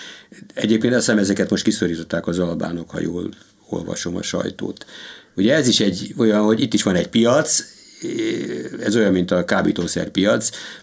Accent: Hungary; a szomszédom felesége olasz, a másiknak a felesége lengyel, én speciál magyar vagyok

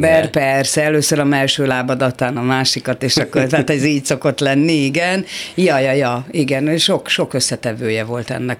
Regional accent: Debrecen, Hajdú-Bihar, Hungary; Apukám elköltözött Debrecenből, mert ugye én debreceni vagyok

